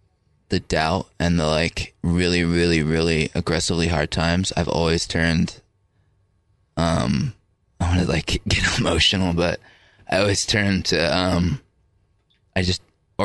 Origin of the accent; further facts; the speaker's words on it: California, United States; Which, by the way, no one in the band but me and Chris, because we're from California, knew that song.